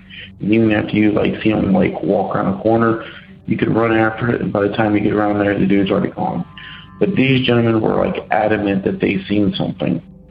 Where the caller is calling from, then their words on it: Cincinnati, Ohio, United States; Hey guys, I'm just calling from Cincinnati.